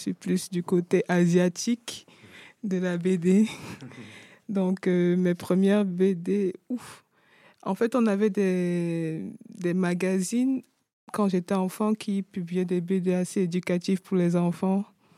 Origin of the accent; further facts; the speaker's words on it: Cameroon; moved away as an adult; Moi, je viens du Cameroun. J'ai passé toute mes 25 premières années au Cameroun avant d'aller vers d'autres cieux. J'ai aussi assez voyagé dans plusieurs pays d'Afrique et aussi en France avant d'atterrir ici en Suisse.